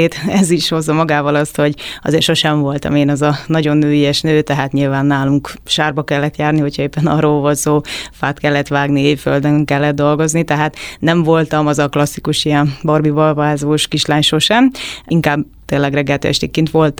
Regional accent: Great Hungarian Plain, Hungary; Én az Alföldön születtem, vidéken, egy tanyán nőttem fel, és ugye nagyon sokat voltam a természetben, nagyon sok állatunk volt.

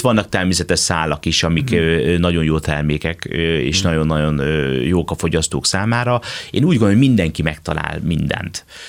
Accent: Germany; a gyermekkoromat erdő mellett Németországban nőhettem fel

